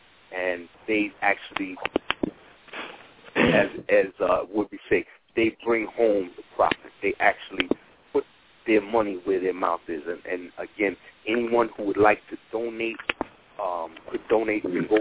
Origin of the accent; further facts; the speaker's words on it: Queens, New York, United States; I live in Queens, New York, and Brother Efron's from Brooklyn, New York. I'm from Queens, New York.